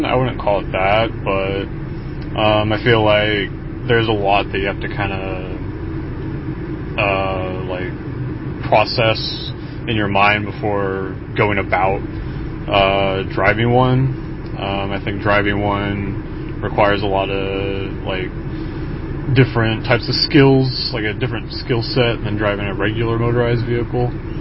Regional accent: Sacramento, California, United States; from Sacramento, California.

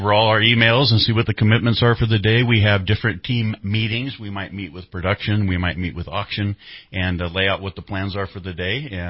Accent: Eureka, California, United States; I was born and raised in Eureka.

